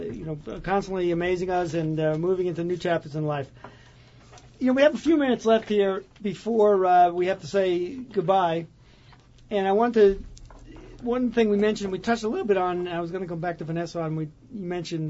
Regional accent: New York City, New York, United States; because I grew up in New York City with a dad that was really trying, you know, was a police officer

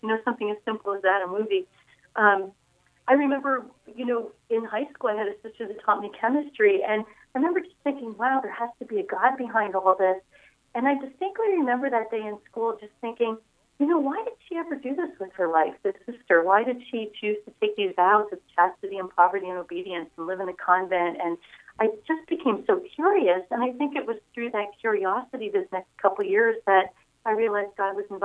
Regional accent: Jim Thorpe, Pennsylvania, United States; I grew up in Jim Thorpe, Pennsylvania, and I know faith was important to my parents, and, you know, we went to Mass every Sunday and all

